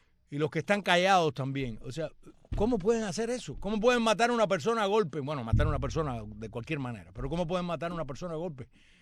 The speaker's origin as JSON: {"language": "Spanish", "country": "Cuba", "said": "somos mucho más cubanos que el Cabeza de Bombillo y Linterna"}